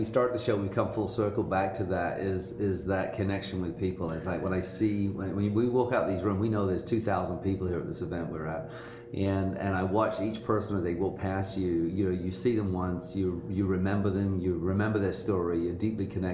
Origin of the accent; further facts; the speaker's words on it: England, United Kingdom; I came in from England